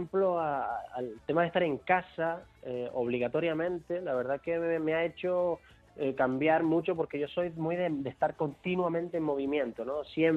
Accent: Canary Islands, Spain; Perdóname, pero te tengo que dar un poco de envidia porque es lo que me toca como canario.

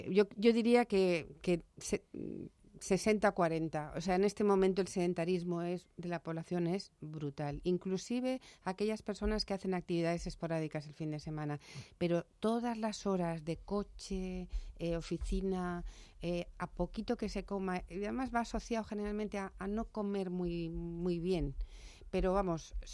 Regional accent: Alicante, Valencian Community, Spain; como yo soy alicantina

